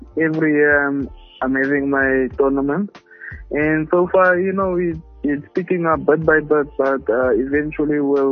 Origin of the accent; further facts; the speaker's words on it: Klerksdorp, North West, South Africa; Yeah, it's taking place in my hometown in Klerksdorp.